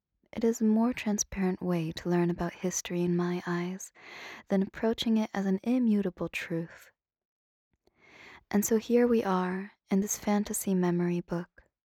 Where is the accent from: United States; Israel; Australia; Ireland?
Israel; a list of little and large nudges I have felt over the years and growing up in Israel to think as a collective Israeli body.